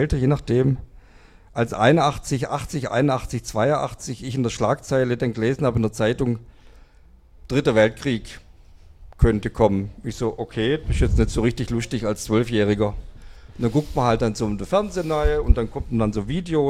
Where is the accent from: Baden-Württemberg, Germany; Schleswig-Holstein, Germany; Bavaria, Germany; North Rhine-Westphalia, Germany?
Baden-Württemberg, Germany; Kornwestheim; ich bin in Kornwestheim aufgewachsen